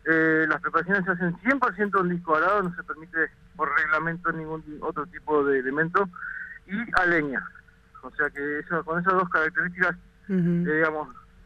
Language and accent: Spanish; Ushuaia, Tierra del Fuego, Argentina; Sí, yo soy de Ushuaia, hace casi 30 años que vivo acá.